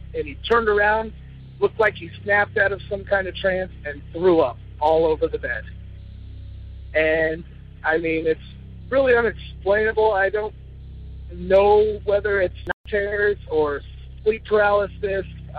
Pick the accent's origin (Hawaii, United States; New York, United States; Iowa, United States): Iowa, United States; I'm from Iowa.